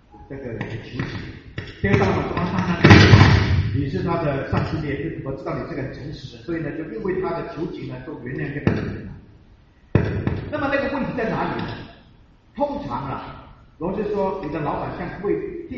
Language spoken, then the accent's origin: Chinese; China; now in Toronto, Canada; 我们是中国人，这是老外的东西